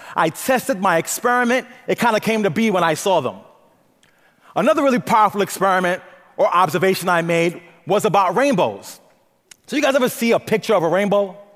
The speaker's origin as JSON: {"language": "English", "town": "Brooklyn", "region": "New York", "country": "United States", "tie": "born or raised there", "also_born_or_lived": "Bronx, United States", "said": "So I grew up in Brooklyn and the Bronx, New York. You know, cars playing hip-hop driving by were my lullabies."}